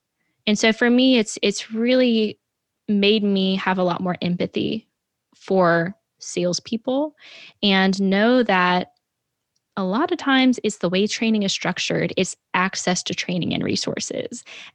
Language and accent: English; New York City, New York, United States; Not everyone comes in and is super aggressive and ambitious and direct like I am, being a New Yorker and American now.